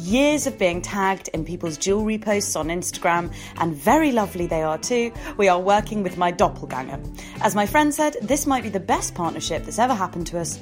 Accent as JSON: {"language": "English", "country": "Hong Kong", "tie": "born there", "said": "I was born in Hong Kong."}